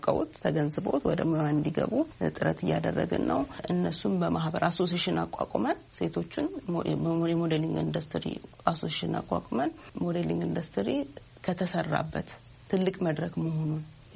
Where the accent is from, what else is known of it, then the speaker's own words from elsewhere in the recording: Dire Dawa, Ethiopia; now in Addis Ababa, Ethiopia; ተወልጄ ያደግኩት በድሬዳዋ ከተማ ነው።